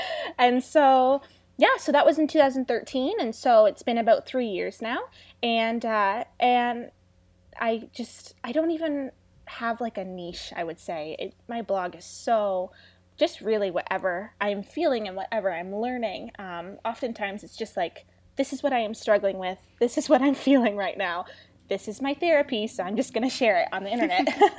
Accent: Ontario, Canada; I'm Canadian, and I'm in Ontario, and it's actually freezing here still in May.

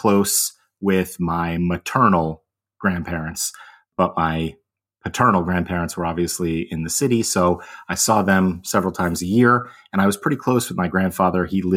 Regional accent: Connecticut, United States; now in Florida, United States; I am originally from Connecticut. My family traces its roots through New York.

